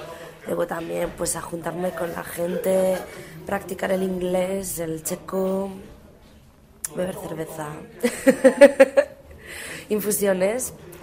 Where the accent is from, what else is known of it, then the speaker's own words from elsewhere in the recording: Galicia, Spain; now in Czech Republic; Yo soy de Galicia, ¿no? Y aquí de algún modo sí he visto correspondencias con la cultura gallega, ¿no?